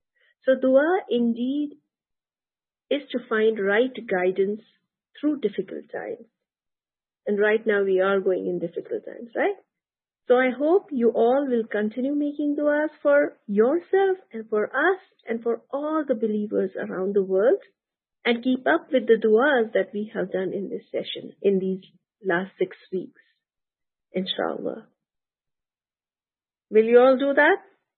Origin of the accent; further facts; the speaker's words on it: Atlanta, Georgia, United States; I'm from Atlanta, Georgia. I am a student of Quran just like you all.